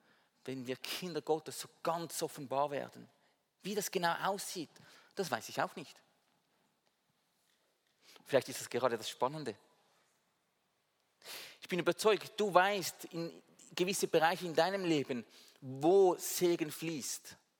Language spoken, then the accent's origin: German; Winterthur, Zurich, Switzerland; Wir Winterthurer, wir wollen nicht als Zürcher bezeichnet werden. Wir sind Winterthurer.